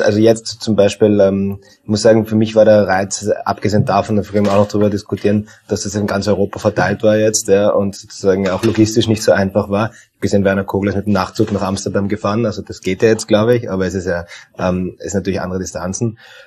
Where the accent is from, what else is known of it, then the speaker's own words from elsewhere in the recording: Tyrol, Austria; born there; now in Vienna, Austria; ich bin ja gebürtiger gebürtiger Tiroler